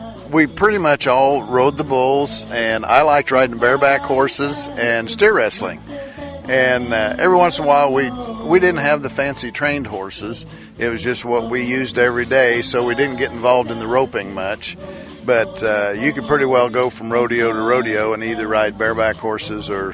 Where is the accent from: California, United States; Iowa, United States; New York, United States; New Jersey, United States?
Iowa, United States; Wyota; who currently reside in Lenox, but we grew up outside of Wyota on a farm, and myself and four brothers.